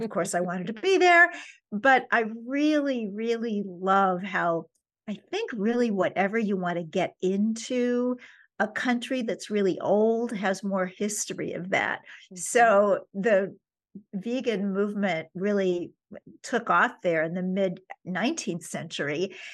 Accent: New York, United States; also born or lived in Kansas City, Missouri; So I'm going to remember that I'm a New Yorker and talk really fast.

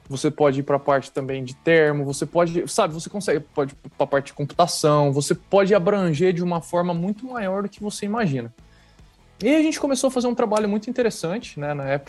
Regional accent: Santa Mariana, Paraná, Brazil; Cara, eu sou de Santa Mariana, Paraná, ali do lado de Cornélio Procópio, né? Então, assim, estudei minha vida inteira ali em Santa Mariana

